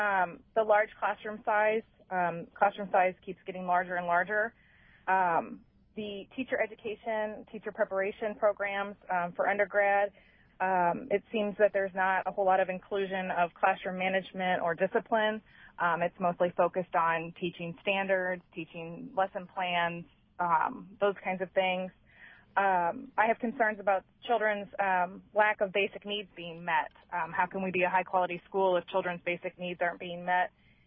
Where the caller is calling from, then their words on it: Indianapolis, Indiana, United States; Oh, from Indianapolis.